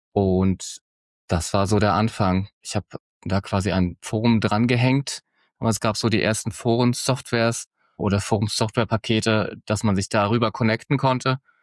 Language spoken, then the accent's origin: German; Bad Kreuznach, Rhineland-Palatinate, Germany; Ich komme aus Bad Kreuznach, hier kann man ziemlich gut Mountainbike fahren.